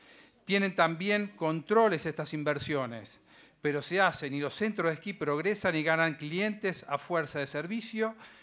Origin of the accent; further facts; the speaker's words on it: San Carlos de Bariloche, Río Negro, Argentina; born there; nací en San Carlos de Bariloche, tengo 56 años